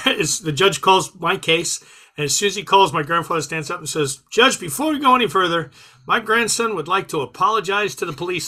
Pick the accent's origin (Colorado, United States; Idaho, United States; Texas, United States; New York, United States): New York, United States; I grew up on Long Island. I was probably about 19, going down Southern State Parkway.